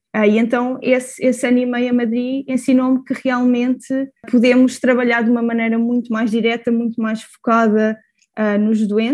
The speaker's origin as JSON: {"language": "Portuguese", "country": "Portugal", "lives_now": "United States", "said": "Eu nisso digo sempre que sou portuguesa"}